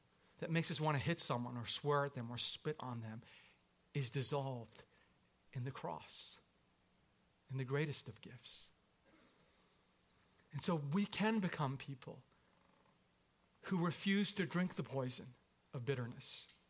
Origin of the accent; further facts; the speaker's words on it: South East England, United Kingdom; but I'm from North Surrey, and I can throw a punch, you know?